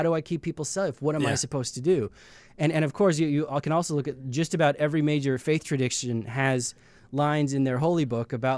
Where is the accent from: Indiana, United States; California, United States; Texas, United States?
Indiana, United States; Well, you know, I grew up in Indiana, and I like to write about states in the Midwest